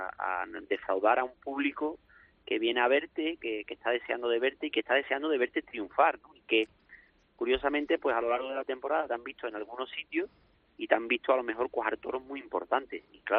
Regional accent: Seville, Andalusia, Spain; Yo soy de Sevilla

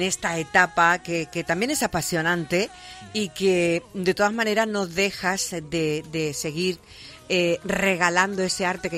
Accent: Spain; que es curioso cómo somos los españoles para estas cosas

